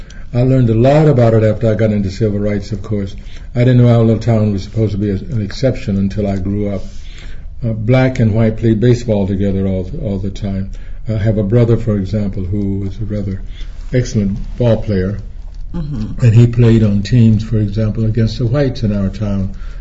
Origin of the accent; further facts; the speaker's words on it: Tryon, North Carolina, United States; Yeah, my little town, Tryon, North Carolina, was known as a resort for Northerners.